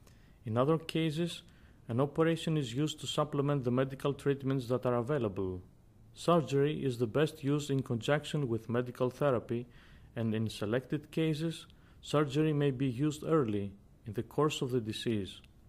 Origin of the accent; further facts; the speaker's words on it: Ioannina, Epirus, Greece; English is a second language; from Ioannina, Greece.